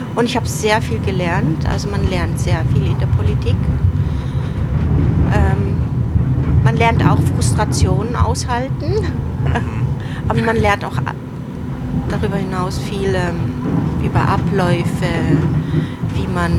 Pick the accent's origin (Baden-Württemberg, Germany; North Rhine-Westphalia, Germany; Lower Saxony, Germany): North Rhine-Westphalia, Germany; Ich komme aus Ruhrgebiet und da ist man links und Sozialdemokrat.